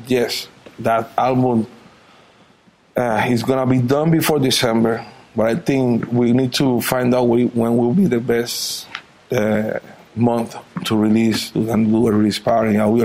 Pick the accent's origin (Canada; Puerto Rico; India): Puerto Rico; English is a second language; I was born and raised in Puerto Rico.